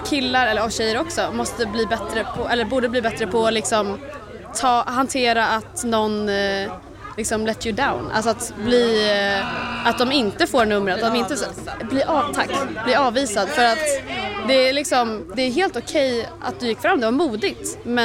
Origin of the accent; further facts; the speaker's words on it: Stockholm, Stockholm County, Sweden; now in Örebro, Sweden; Jag pluggar i Örebro, men jag är från Stockholm.